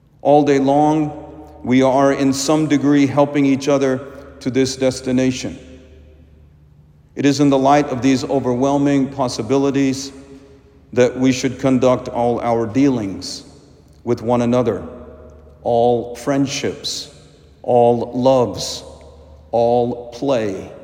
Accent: India; the poor living in cardboard boxes in my home country of India

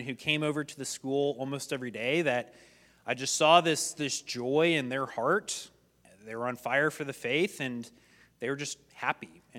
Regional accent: Edmond, Oklahoma, United States; I'm originally from the promised land of Edmond, Oklahoma. This is actually my hometown when I'm born and raised here.

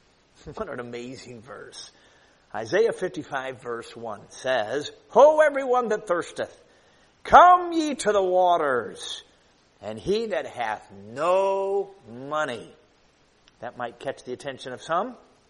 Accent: United States; I've got dollars because I'm an American.

